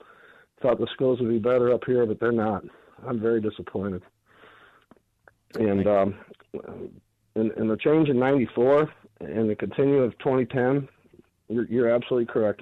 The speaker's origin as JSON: {"language": "English", "town": "La Porte", "region": "Indiana", "country": "United States", "tie": "born or raised there", "moved": "yes", "lives_now": "Palm Harbor, United States", "said": "I grew up in LaPorte, Indiana. I moved to Florida 20 years ago."}